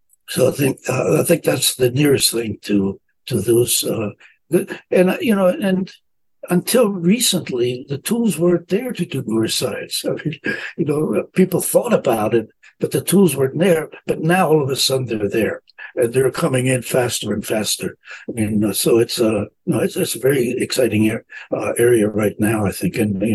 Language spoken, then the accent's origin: English; Italy; moved away; I grew up in the streets of Italy during the war. So I was essentially a thief for my first for 5 years, getting my own food by taking it.